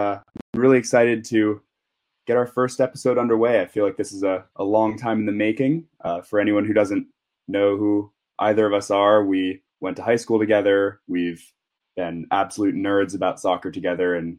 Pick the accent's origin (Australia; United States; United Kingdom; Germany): United States; California; we're both from California's Bay Area.